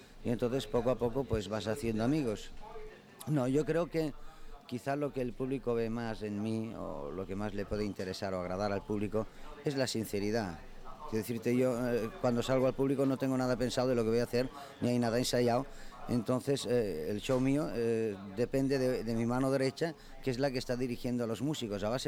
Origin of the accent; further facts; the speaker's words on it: Catalonia, Spain; born there; first language Catalan; Spanish is a second language; me considero gitano y catalán a la vez, porque soy gitano y porque he nacido en Cataluña, en mi casa hablamos catalán, cuando sueño lo hago en catalán y cuando pienso pues lo mismo.